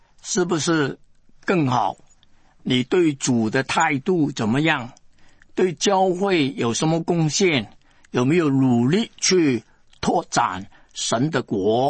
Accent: China; 叫我明白我是中国人

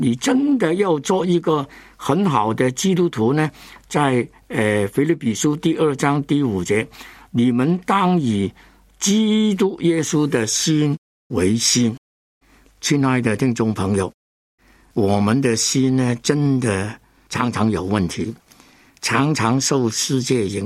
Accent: Hong Kong; Chinese is a second language; 我在香港长大，根本不懂普通话

